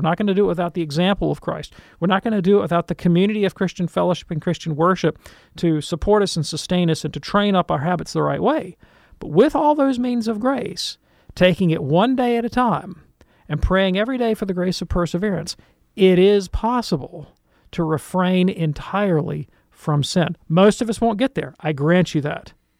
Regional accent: the South, United States; I grew up in the South. You know, my great aunt had a pecan tree in her front yard

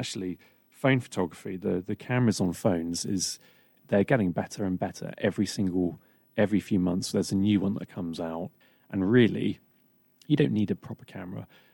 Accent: Wedmore, South West England, United Kingdom; So I grew up in Wedmore, went to Cheddar School.

